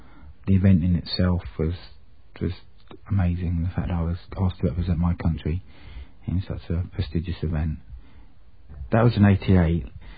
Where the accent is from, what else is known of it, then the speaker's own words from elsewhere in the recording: South East England, United Kingdom; also born or lived in France; I was born in France. The French authorities couldn't cope with someone with quite a severe disability as myself. So from a very early age, I used to board in England, in Sussex